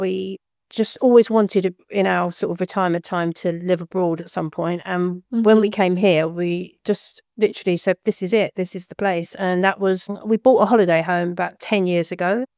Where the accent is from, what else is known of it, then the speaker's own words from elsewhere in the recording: London, United Kingdom; I'm from the UK. I'm a Londoner